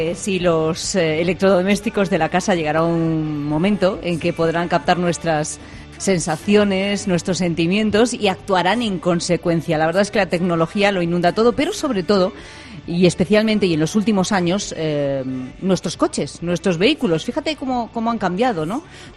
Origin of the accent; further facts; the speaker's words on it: Zamora, Castile and León, Spain; Yo soy de Zamora